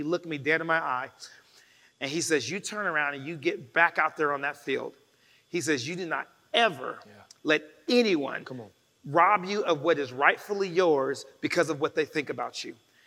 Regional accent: Inglewood, California, United States; it began to trigger some unfortunate memories that I had even as a child growing up. I'm from Inglewood, Los Angeles.

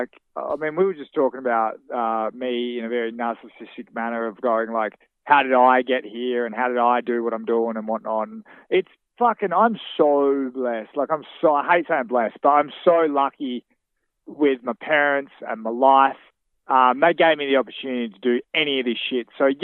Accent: Darwin, Northern Territory, Australia; Growing up in Darwin, there's a few fights here and there and whatnot, but it's like, I've had a pretty fucking easy life.

